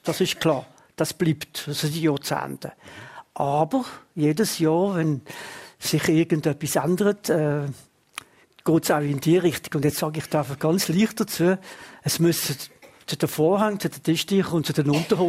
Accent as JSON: {"language": "German", "region": "Basel-Stadt", "country": "Switzerland", "tie": "born or raised there", "said": "ich bin auf der Breite aufgewachsen."}